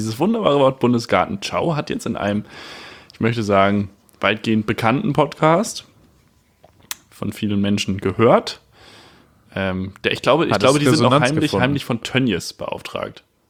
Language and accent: German; Northern Germany, Germany; was bei uns in Norddeutschland das Maritim ist